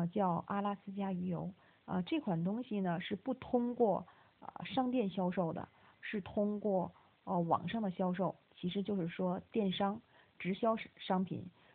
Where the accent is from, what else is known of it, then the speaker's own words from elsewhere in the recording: Tianjin, China; 我是在我的国家中国天津长大的。